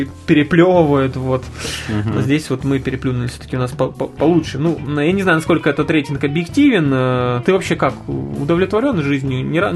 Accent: Ukraine; born there; я родился на Украине. Хотя это была одна страна в то время.

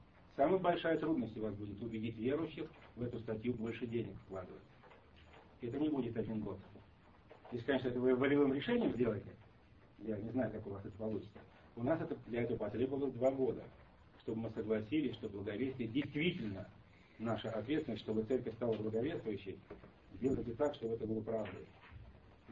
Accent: Minsk, Belarus; Я из Минска, и я пресвитер церкви Благовестия.

